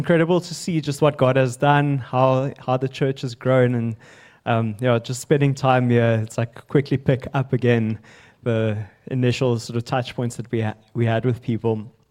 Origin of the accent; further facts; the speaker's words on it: South Africa; first language Afrikaans; I'm from South Africa, grew up in the central part of South Africa. I'm Afrikaans. I had the joy of speaking Afrikaans this morning to someone else